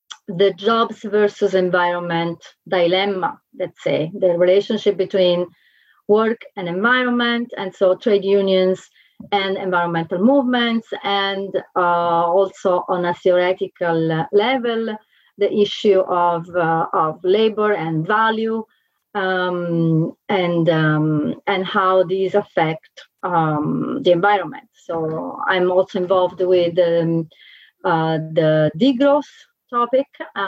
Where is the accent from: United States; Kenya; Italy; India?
Italy; English is a second language; now in Portugal; I'm from Italy originally, but I work in Portugal.